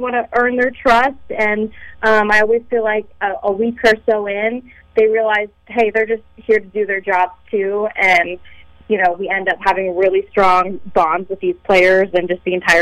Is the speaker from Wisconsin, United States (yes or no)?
yes; Green Bay, Wisconsin, United States; Well, I grew up in Green Bay, and the Packers have never been on Hard Knocks